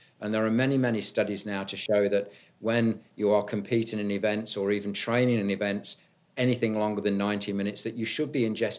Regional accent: United Kingdom; also born or lived in New Zealand / United States; I grew up in the United Kingdom. Parents emigrated to New Zealand. Went back to the United Kingdom for my first degree in biology and sports science at Loughborough University.

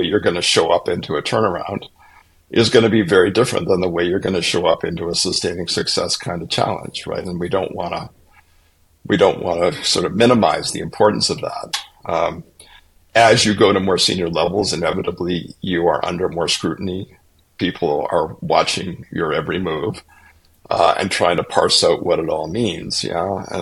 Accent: Canada; I'm a Canadian originally, so you're gonna get a little bit of semi-Canadian humor here.

